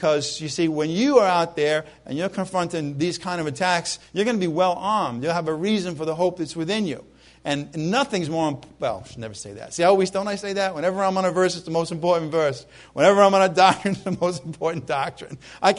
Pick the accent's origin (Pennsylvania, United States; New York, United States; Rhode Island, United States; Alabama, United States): Rhode Island, United States; When I was growing up in Rhode Island, it was a Catholic thing.